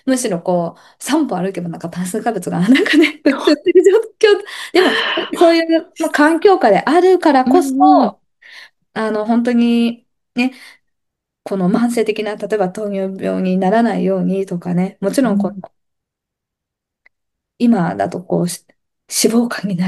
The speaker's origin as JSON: {"language": "Japanese", "region": "Tohoku", "country": "Japan", "tie": "born or raised there", "said": "本当私とかその東北育ちだったので"}